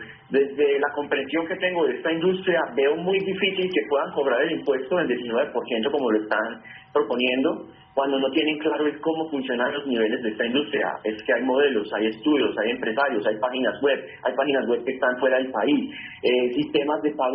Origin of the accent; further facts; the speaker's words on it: Colombia; pienso como ciudadano colombiano que ama su país